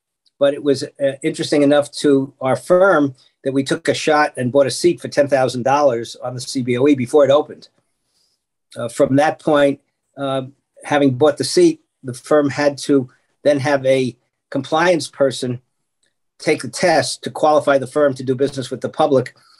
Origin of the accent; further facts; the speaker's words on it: New York, United States; So I grew up in the New York area.